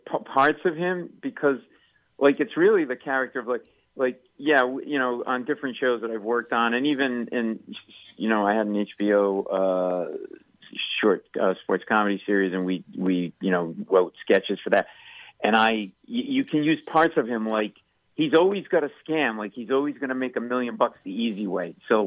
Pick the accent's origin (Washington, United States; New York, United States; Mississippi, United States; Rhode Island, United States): Rhode Island, United States; Providence; Yes, I grew up in Providence, Rhode Island. Big Italian family.